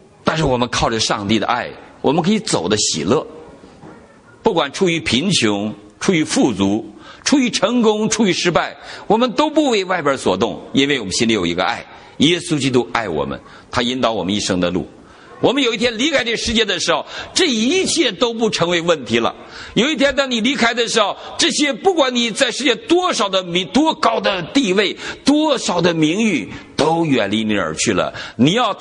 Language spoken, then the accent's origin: Chinese; China; 我常常抱怨我生在中国，而且我生在我那个年代